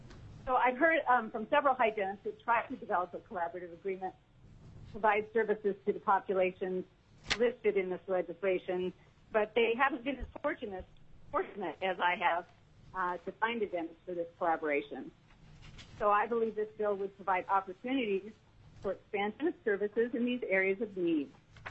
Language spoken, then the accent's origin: English; Anchorage, Alaska, United States; but myself, and I'm from Anchorage, Alaska.